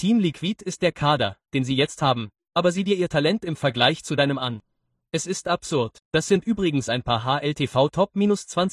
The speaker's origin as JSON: {"language": "German", "region": "England", "country": "United Kingdom", "said": "Wo ich herkomme, in England"}